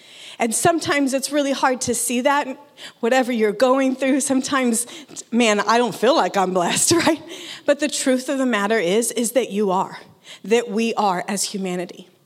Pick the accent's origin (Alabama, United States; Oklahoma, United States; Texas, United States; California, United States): Oklahoma, United States; I grew up in Oklahoma, and I don't know if you have been there, but it's flat.